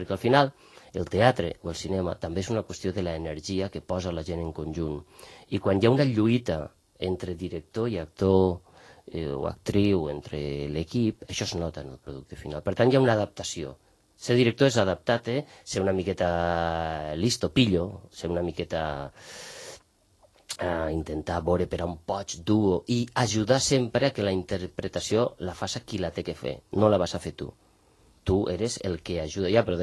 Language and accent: Catalan; Benicarló, Valencian Community, Spain; now in Mantua, Italy; La relació amb Benicarló és la... Tinc a la meva família, és el meu poble.